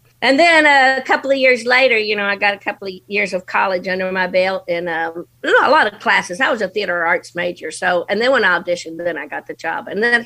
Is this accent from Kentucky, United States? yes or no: yes; Covington, Kentucky, United States; born there; I was born in Covington, Kentucky.